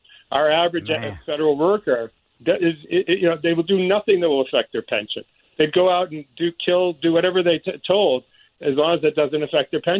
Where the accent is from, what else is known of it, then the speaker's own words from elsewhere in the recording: Boston, Massachusetts, United States; I'm from Boston originally.